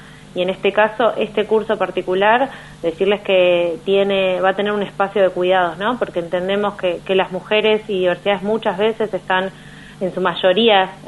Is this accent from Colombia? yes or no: no; Río Grande, Tierra del Fuego, Argentina; Soy del municipio de Río Grande.